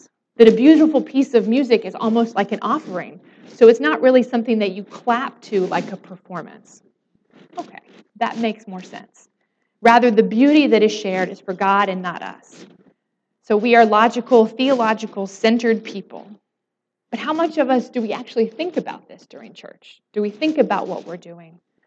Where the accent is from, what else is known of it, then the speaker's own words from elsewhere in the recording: Dade City, Florida, United States; I grew up in First Presbyterian of Dade City